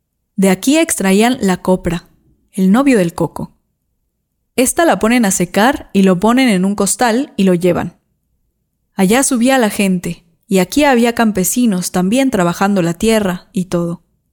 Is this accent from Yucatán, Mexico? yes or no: yes; Yucatán, Mexico; moved away as an adult; Yo vine de Yucatán buscando trabajo aquí, en una motocicleta.